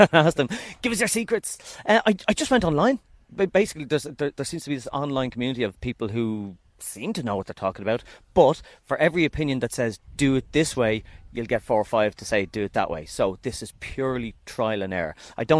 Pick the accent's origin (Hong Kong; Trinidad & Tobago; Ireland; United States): Ireland; Beaumont, Leinster; when I grew up in Beaumont, and my dad and mum are from the country, and we had a three-bedroom semi down there, but we grew all our veg out the back.